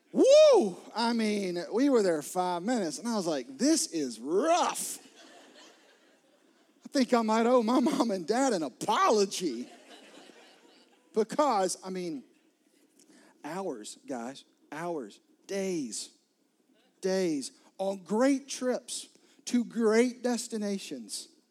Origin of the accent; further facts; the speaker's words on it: Florence, South Carolina, United States; When I was a kid, my family and I, I grew up in Florence, South Carolina. And so we drove a lot on I-20, a lot on I-95.